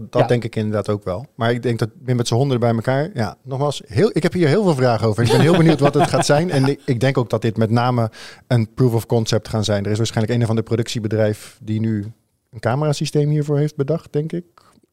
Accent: Netherlands; ik denk dat wij als Nederlanders misschien een beetje te nuchter daarvoor zijn

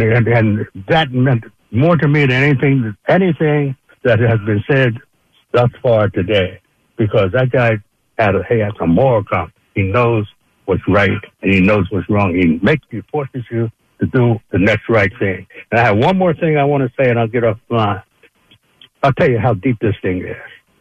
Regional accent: Chester, Pennsylvania, United States; I mean, first of all, I grew up in Chester, see, so you know, right down the street from you.

